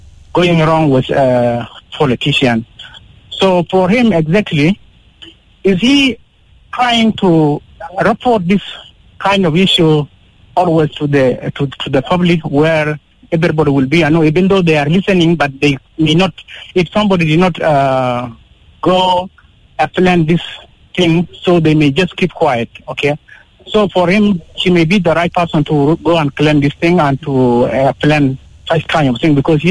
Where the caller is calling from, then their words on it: Akobo, Jonglei, South Sudan; from Akobo.